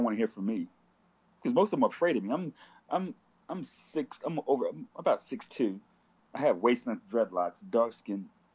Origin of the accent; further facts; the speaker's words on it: South Carolina, United States; also born or lived in Washington, D.C.; And I was raised in Low Country, South Carolina, in Washington, D.C.